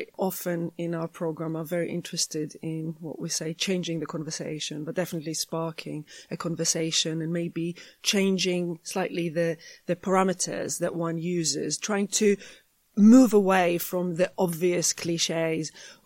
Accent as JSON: {"language": "English", "town": "Jerusalem", "region": "Jerusalem District", "country": "Israel", "tie": "born or raised there", "said": "I grew up in Jerusalem."}